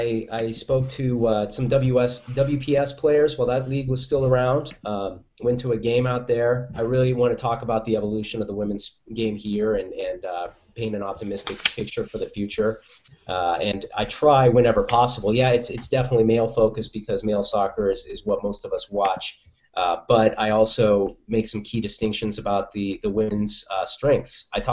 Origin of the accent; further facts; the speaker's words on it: Pacific Northwest, United States; Growing up in the Northwest, the first soccer town USA, obviously, that I heard of was Portland.